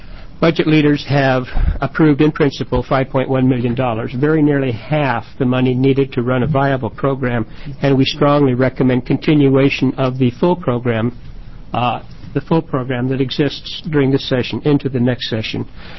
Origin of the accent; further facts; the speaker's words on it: Fall Creek, Oregon, United States; For the record … I'm from Fall Creek.